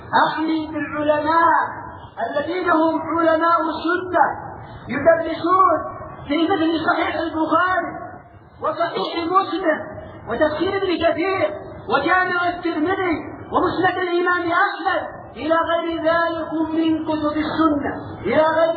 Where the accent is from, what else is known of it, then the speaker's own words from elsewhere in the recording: Yemen; عندنا في اليمن عند ان قامت على تبليس وتلبيس